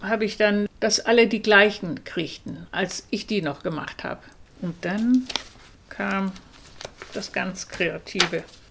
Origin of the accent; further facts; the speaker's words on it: Germany; now in Denmark; Ich komme auch aus Deutschland und kannte das mit den Schultüten.